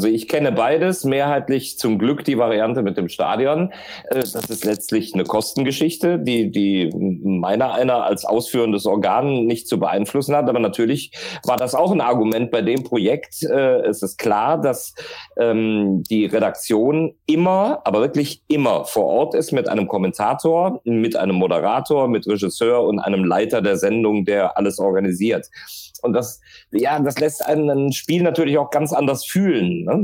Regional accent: Cologne, North Rhine-Westphalia, Germany; also born or lived in Ulm; Ich bin kein gebürtiger Kölner. Mein Vater ist Kölner, meine Mutter ist Kölnerin, mein älterer Bruder ist Kölner.

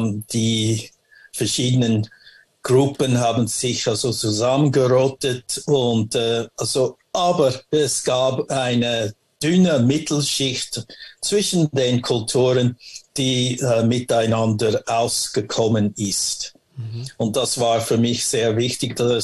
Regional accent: Los Angeles, California, United States; German is a second language; Ich bin in Los Angeles geboren und 1965 haben wir in Watts, California, das ist dort, wo ich gewohnt habe, hat der erste Aufstand stattgefunden.

